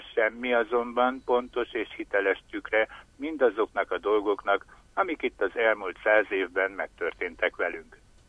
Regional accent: Salonta, Bihor, Romania; also born or lived in Cluj-Napoca; Mindketten kisvárosban nőttünk fel, ő Kisjenőben, én Szalontán.

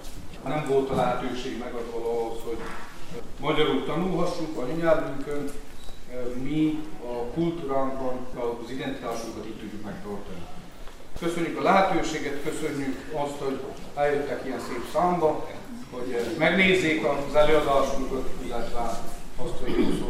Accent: Moldavia, Romania; Mi, mint Csángó magyarok, a kultúránkban, a hagyományainkban tudjuk megerősíteni a magyar identitásunkat

